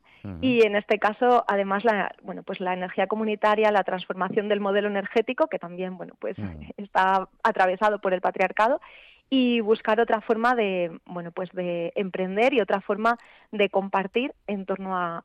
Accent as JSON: {"language": "Spanish", "region": "Asturias", "country": "Spain", "said": "yo soy asturiana"}